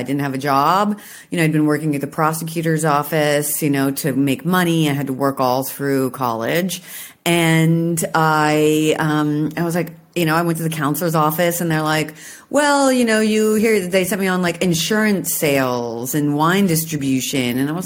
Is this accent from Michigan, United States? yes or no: no; Washington, United States; I'm from Washington State. I went to University of Washington.